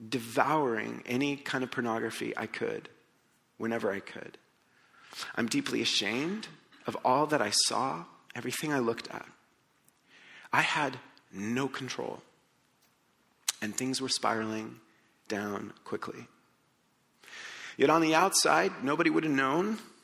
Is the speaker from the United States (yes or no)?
no; Colombia; I was in the fourth grade growing up in Colombia